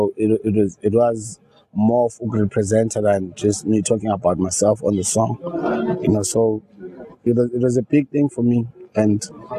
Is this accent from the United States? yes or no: no; South Africa; At the end of the day, I'm South African and I'm Zulu